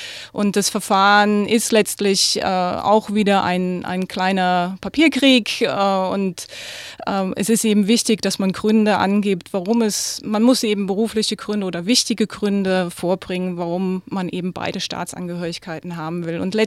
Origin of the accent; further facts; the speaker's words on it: Wittlich, Rhineland-Palatinate, Germany; also born or lived in Trier; Ich bin in der ältesten Stadt Deutschlands geboren, Trier in der Nähe von Luxemburg, aufgewachsen in Wittlich, zwischen Eifel und Mosel gelegen